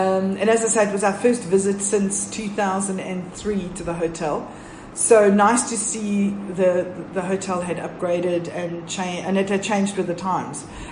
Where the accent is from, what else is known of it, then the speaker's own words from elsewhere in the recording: Johannesburg, Gauteng, South Africa; We're from Joburg.